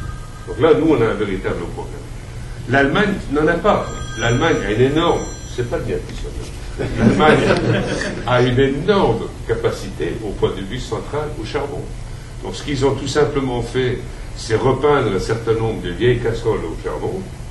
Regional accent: Switzerland; Chez nous, en Suisse, on a de véritables problèmes.

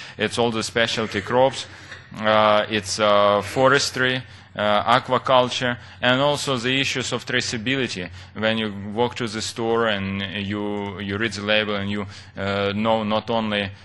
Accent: Ukraine; English is a second language; I'm originally from Ukraine.

